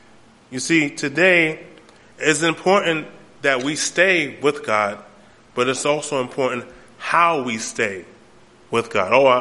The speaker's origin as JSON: {"language": "English", "region": "New York", "country": "United States", "tie": "born or raised there", "said": "because as a young kid growing up in New York, I was into all kind of stuff, right?"}